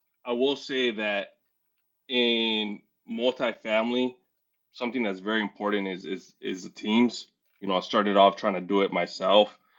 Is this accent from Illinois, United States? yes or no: yes; Chicago, Illinois, United States; Born and raised in Chicago.